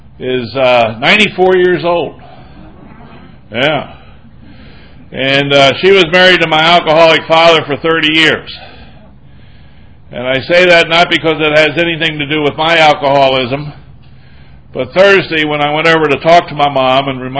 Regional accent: Hagerstown, Maryland, United States; I come to you from Hagerstown, Maryland, where I am a member of the Hagerstown Group of Alcoholics Anonymous

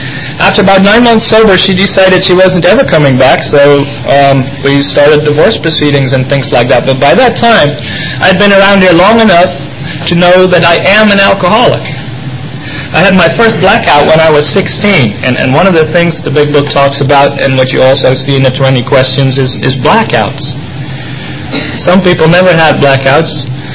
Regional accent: Netherlands; now in United States; Since I grew up in Holland, and we had more alcohol in the beer, and we drank more beer

